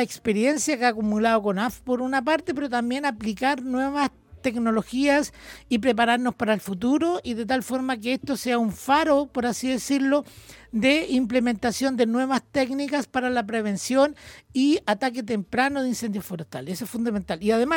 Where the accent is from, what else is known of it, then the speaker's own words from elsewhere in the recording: Catemo, Valparaíso, Chile; Por ejemplo, en Yayay, yo soy de Catemo